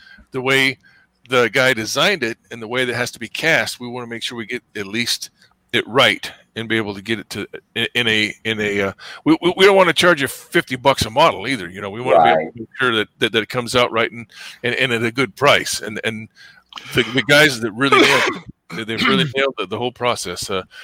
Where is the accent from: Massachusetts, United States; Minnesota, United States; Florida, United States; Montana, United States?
Montana, United States; Yeah, I grew up in Montana, where the rest of them are.